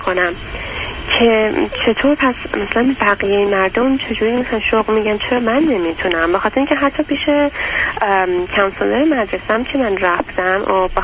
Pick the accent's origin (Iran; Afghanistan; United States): United States; California; وقتی که برگشتم به شهر خودم تو سادن کالیفرنیا، نتونستم که شغلی باش بگیرم